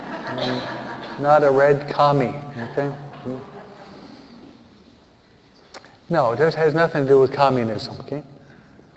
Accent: New York, United States; From where I'm from New York. From New York.

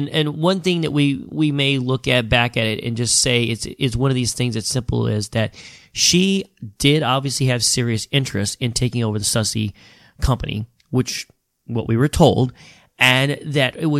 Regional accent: St. Louis, Missouri, United States; She does come from my hometown, St. Louis.

